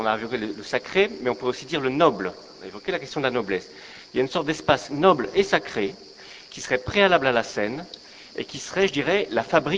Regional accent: Brussels, Brussels-Capital Region, Belgium; born there; je vais vous faire un aveu terrible, je suis né à Bruxelles

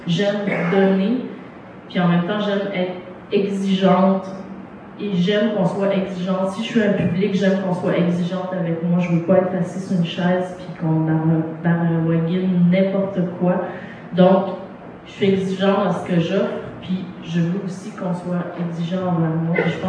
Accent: Quebec, Canada; oui, je suis québécoise

